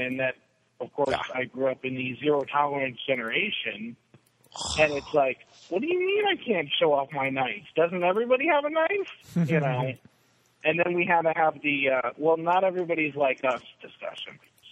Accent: Connecticut, United States; because I grew up in Connecticut and I don't remember anything back there anymore.

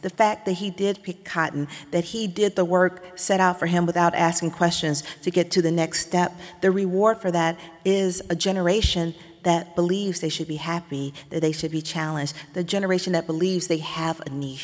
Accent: Atlanta, Georgia, United States; She was reared in a small town in Louisiana where my dad is from, and I grew up in Atlanta, and I didn't really know her.

